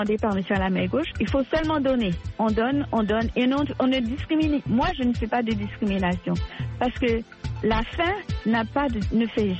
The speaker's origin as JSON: {"language": "French", "country": "Canada", "tie": "born or raised there", "also_born_or_lived": "Haiti / France", "said": "moi je ne suis pas né au Canada, j'ai été élevée au Canada, oui. Parce que moi j'ai été adoptée, j'étais une fille adoptée, je suis née en Haïti, mais mon père adoptif c'est un Français. Alors j'ai été élevée en France et au Canada. Mais surtout au Canada"}